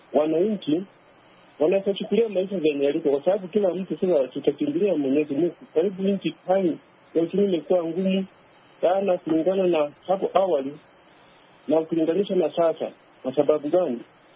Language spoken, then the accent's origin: Swahili; Isibania, Migori County, Kenya; niko nchini Kenya, lakini saa hii nyumbani kwetu ni Isibania.